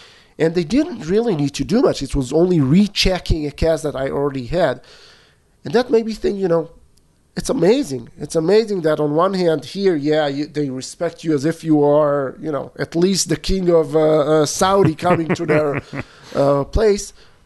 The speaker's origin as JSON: {"language": "English", "country": "Israel", "tie": "born or raised there", "second_language": "English", "said": "As a kid growing up in Israel, I remember the medical care as being something, you know, really annoying."}